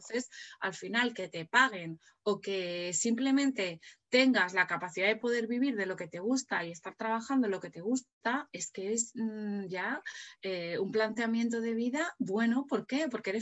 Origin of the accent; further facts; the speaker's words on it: Spain; España somos muy buenos, los españoles somos muy buenos en temas ciber.